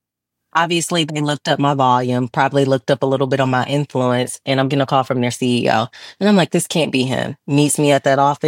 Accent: Atlanta, Georgia, United States; And that's how I grew up in Southwest Atlanta. But I'm in Atlanta now, which is the middle of the city.

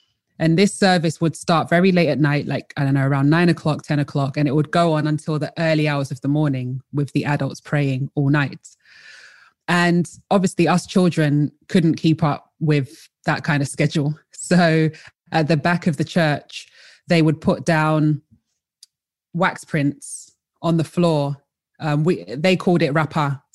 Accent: London, United Kingdom; also born or lived in Colchester; originally I am from London. I was born in Colchester and raised in London.

